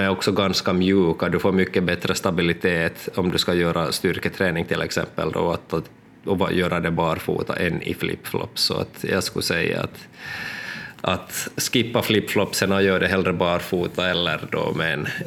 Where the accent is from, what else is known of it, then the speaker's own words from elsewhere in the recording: Lappfjärd, Ostrobothnia, Finland; Men jag är uppvuxen där i Lafjärd då, som har varit mina föräldrars sommarstuga.